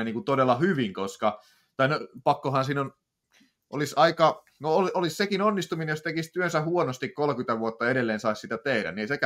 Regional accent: Tampere, Pirkanmaa, Finland; mä oon Hervannasta ja siitä huolimatta mä oon Tappara ihmisiä

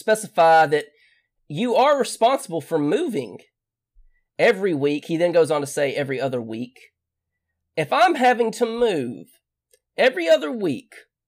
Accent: Athens, Alabama, United States; born there; I was born at Huntsville Hospital, I guess

